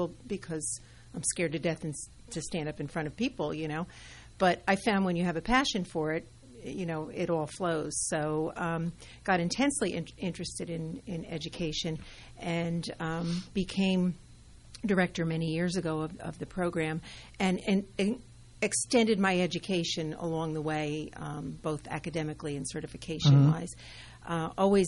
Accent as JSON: {"language": "English", "town": "Woodbridge", "region": "New Jersey", "country": "United States", "tie": "born or raised there", "also_born_or_lived": "Millstone", "said": "I'm born and bred in Jersey."}